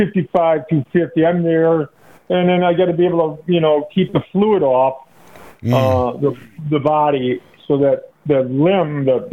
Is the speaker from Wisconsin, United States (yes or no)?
yes; Poynette, Wisconsin, United States; And then I grew up in Poinet, Wisconsin, Lake Wisconsin area.